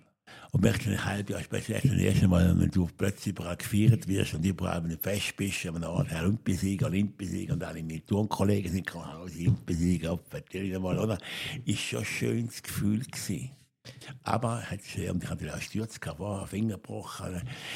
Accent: Switzerland; Ich war Schweizer

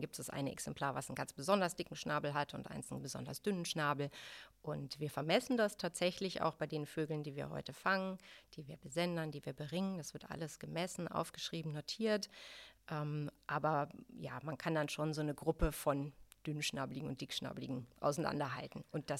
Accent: North Germany, Germany; Ich komme aus Norddeutschland

